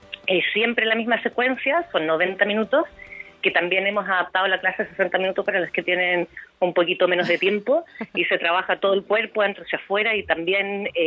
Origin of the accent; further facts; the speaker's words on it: Chile; moved away as an adult; now in San Sebastián, Spain; Yo soy chilena, pero me vine a vivir a Donosti para abrir el primer estudio de yoga y eso hace 7 años